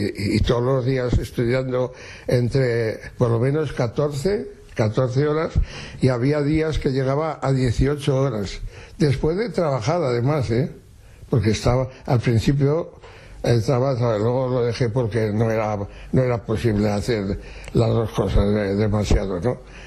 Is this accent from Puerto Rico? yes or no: no; Pina de Ebro, Aragon, Spain; le he compuesto un paso doble a mi pueblo, sí.